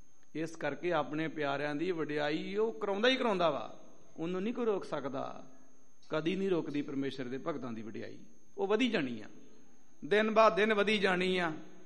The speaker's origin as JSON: {"language": "Punjabi", "town": "Amritsar", "region": "Punjab", "country": "India", "tie": "born or raised there", "moved": "yes", "said": "ਇੱਥੇ ਅੰਮ੍ਰਿਤਸਰ ਸਾਹਿਬ ਦੇ ਅਸੀਂ ਜੰਮ ਪਲੇ ਹਾਂ, ਕਈ ਸਾਲਾਂ ਬਾਅਦ ਹੁਣ ਪੰਜਾਬ ਆਏ।"}